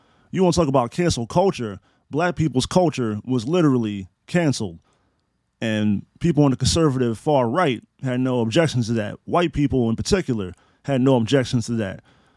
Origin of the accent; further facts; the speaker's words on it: Frederick, Maryland, United States; brother from Frederick, Maryland. That's my born place. That's my hometown. Born and raised. No lies were told. … I was born in Frederick, Maryland